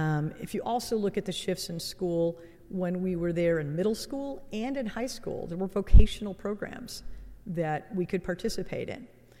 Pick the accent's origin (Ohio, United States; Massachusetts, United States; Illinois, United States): Illinois, United States; Barrington; So being from the Midwest, I'm not from Indy, I'm from a Chicago suburb called Barrington in the northwest suburbs of Illinois, but I think we have something in common is that in that we're Midwesterners.